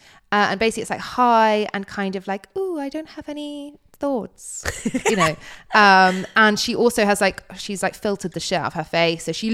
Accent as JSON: {"language": "English", "country": "United Kingdom", "said": "No, nappy, we're British."}